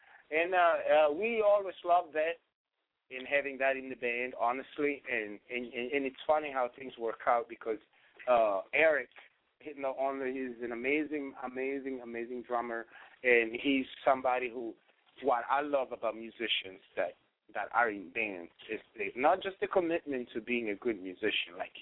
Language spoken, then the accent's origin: English; Italy; Since I'm from Italy, I can probably say it the best way.